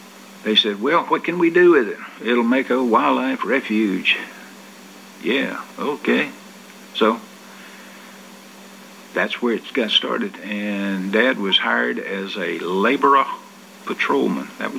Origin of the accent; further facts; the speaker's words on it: South Carolina, United States; born there; And so I was born at home in the South Carolina Forest Service watchtowerman's house at the foot of a fire tower.